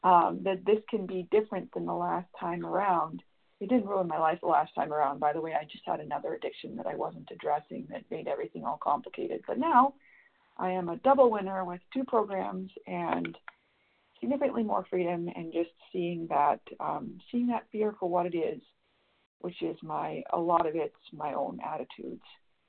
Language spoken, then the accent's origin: English; Maine, United States; But I'm from Maine. We're kind of in the woods. We don't have any of those programs in the state.